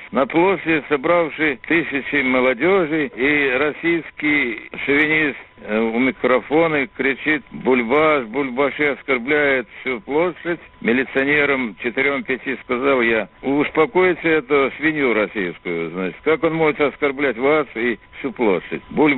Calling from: Vitebsk, Vitebsk Region, Belarus; Я звоню из Витебска, с площади Свободы, Победы, извините, пожалуйста.

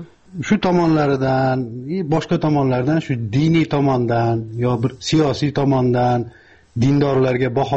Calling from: Czechia; Men sizlardan uzoq emas, Chexiyadanman.

